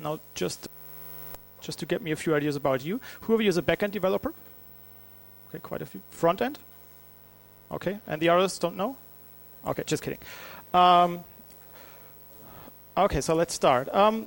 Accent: Baden-Württemberg, Germany; English is a second language; As you can probably judge from my last name, I'm from Germany. I'm actually coming from a region near Mannheim.

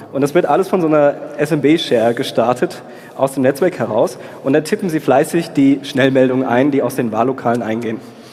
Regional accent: Darmstadt, Hesse, Germany; in Hessen, ich komme aus Darmstadt, deswegen Hessen

